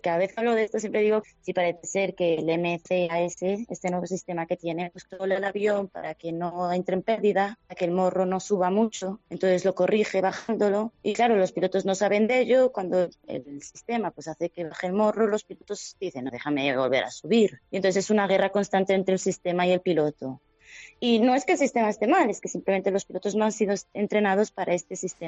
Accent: Vigo, Galicia, Spain; sobre todo yo soy de Vigo, así que no me quiten el paisaje de Vigo. Y bueno, al principio siempre decía, no, es que yo vengo, pues soy de un pueblo, una ciudad así pequeñita

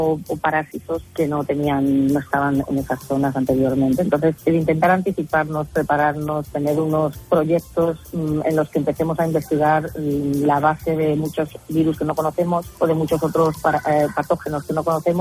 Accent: Spain; moved away as an adult; como española, trabajando en el extranjero

